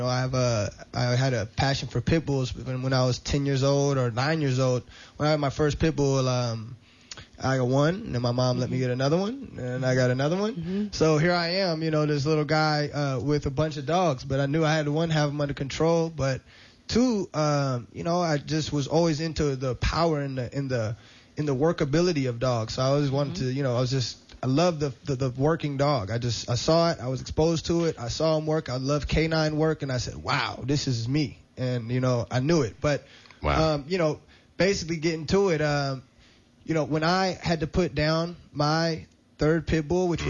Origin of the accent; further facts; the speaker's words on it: Oakland, California, United States; I was raised in the East Bay area in Oakland, California, and I actually was taught by a couple of local trainers in the area.